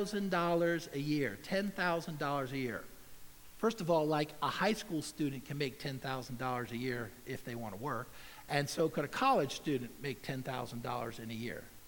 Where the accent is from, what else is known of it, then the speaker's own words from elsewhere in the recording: United States; born there; I was born in America. Everybody's not born in America. I was born in America.